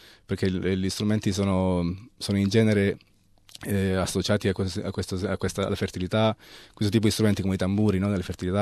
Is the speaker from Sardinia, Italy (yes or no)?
no; Ostuni, Apulia, Italy; Sì, volevo farvi sentire una pizzica del mio paese, non per essere localista, ma perché penso che gli interpreti sono molto, molto bravi, molto competenti, ed è appunto la pizzica d'Ostuni